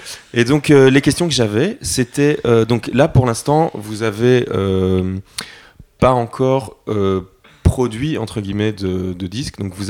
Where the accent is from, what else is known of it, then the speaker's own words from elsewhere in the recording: Belgium; Comme c'est pareil chez nous en Belgique